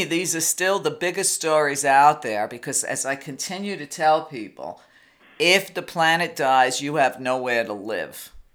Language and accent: English; Long Beach, New York, United States; when I got up on a stage in front of 25,000 people in my hometown of Long Beach, New York, and did an Earth Day event